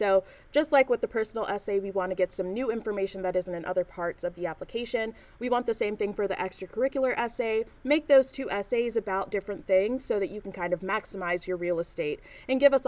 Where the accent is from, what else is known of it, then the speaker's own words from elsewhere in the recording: Nashville, Tennessee, United States; I knew nothing about Regents when I first got here because I'm from Nashville.